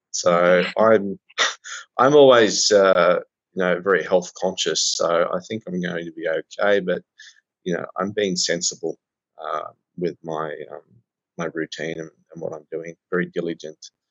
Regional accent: Australia; We haven't gone to the extent that Australia has. I can't return to my home country.

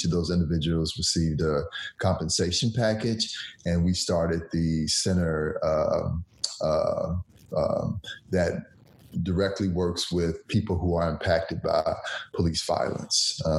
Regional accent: Chicago, Illinois, United States; also born or lived in Gary, Indiana; I was born in Gary, Indiana, and we moved to Chicago early on. I moved back and forth, actually. My parents had moved from Mississippi to Chicago back in the 40s

